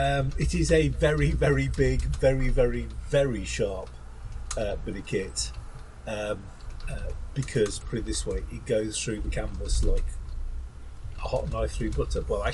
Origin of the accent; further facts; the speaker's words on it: United Kingdom; We are British and we are proud of it.